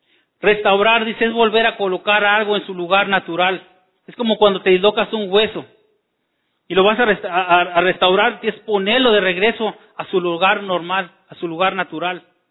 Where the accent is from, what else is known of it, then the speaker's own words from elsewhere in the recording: Mexico; como buen mexicano, dijimos